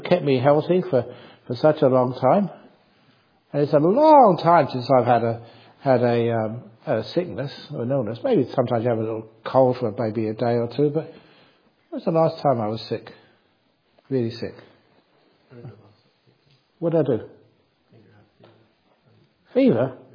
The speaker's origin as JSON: {"language": "English", "region": "England", "country": "United Kingdom", "said": "Because I was from England, you know, poor family."}